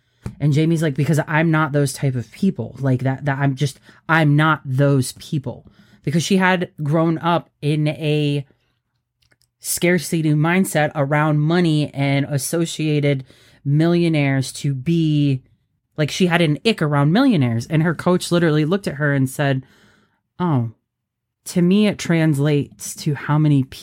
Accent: Richville, Connecticut, United States; I was talking about growing up in Richville, Connecticut.

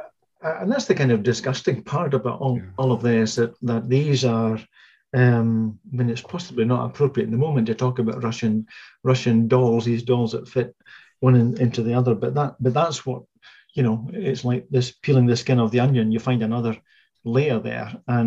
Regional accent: Leith, Scotland, United Kingdom; this is probably the time to kind of throw in a bit of information that I was brought up in Leith

